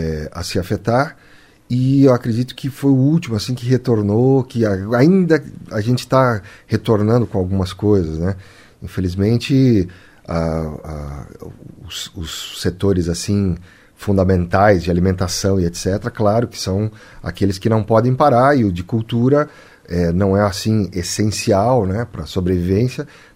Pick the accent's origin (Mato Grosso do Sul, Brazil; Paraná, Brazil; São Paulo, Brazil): Paraná, Brazil; Céu Azul; born there; Eu sou aqui da região, né? Eu nasci em Céu Azul, e aí Cascavel, sempre pertinho